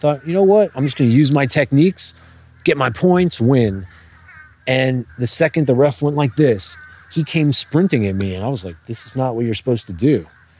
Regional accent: Miami, Florida, United States; growing up in Miami, it was tough.

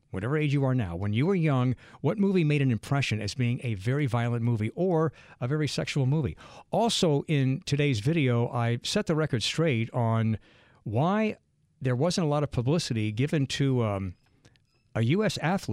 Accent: New Orleans, Louisiana, United States; New Orleans was my home, and I grew up in New Orleans, and I remember seeing that movie, and it's like, are people in the South really this ignorant? And here I was, a Southern boy.

